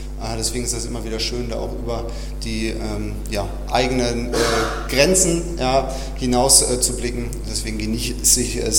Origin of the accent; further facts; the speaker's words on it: Lünen, North Rhine-Westphalia, Germany; now in Gusternhain, Germany; Ich bin zum Beispiel groß geworden in der Nähe von Dortmund, in Lünen